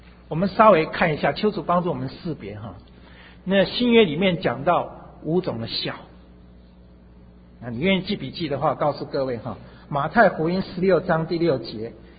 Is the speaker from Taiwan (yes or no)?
no; China; 我们中国人过年新年以前要什么年终大扫除是吧